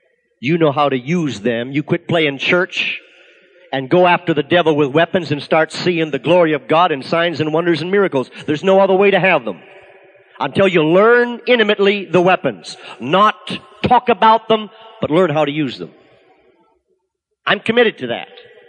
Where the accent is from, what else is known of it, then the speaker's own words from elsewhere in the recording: Canada; I'll never forget a story my father told as I was a boy growing up in Canada.